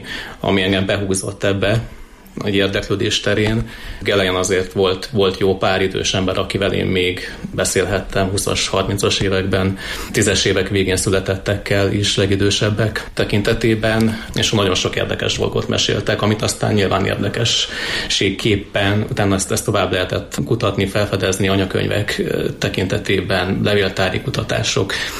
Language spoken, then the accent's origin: Hungarian; Gelej, Borsod-Abaúj-Zemplén, Hungary; born there; Gelejen születtem